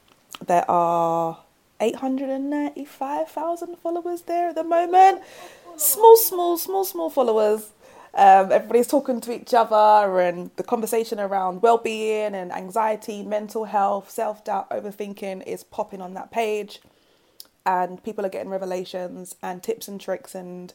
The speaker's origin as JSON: {"language": "English", "town": "Lewisham", "region": "London", "country": "United Kingdom", "said": "It's a different kind of beast being from South."}